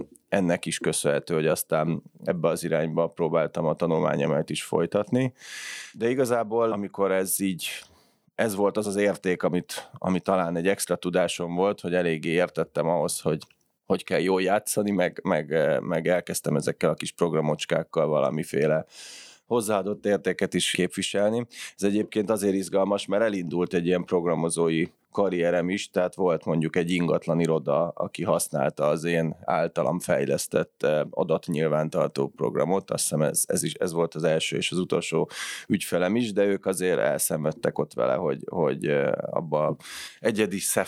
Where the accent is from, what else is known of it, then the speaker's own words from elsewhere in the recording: Budapest, Hungary; 1979-ben születtem Budapesten, a külvárosban 16 és 15. kerületben laktunk, és vagyis itt laktak a szüleim